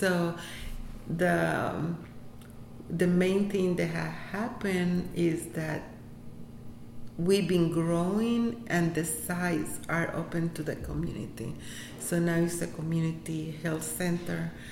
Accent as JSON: {"language": "English", "country": "Puerto Rico", "tie": "born or raised there", "also_born_or_lived": "New York, United States", "first_language": "Spanish", "second_language": "English", "said": "I was born in New York, and I don't know New York. My parents, they both met in New York, both of them from Puerto Rico. And before I turned two, they moved back to the island. So I grew up in the island. So actually, my main language is Spanish."}